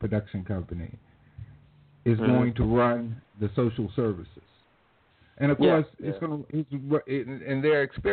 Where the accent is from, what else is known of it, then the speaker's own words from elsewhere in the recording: the South, United States; New York is, for me, it was an education because I came from the South.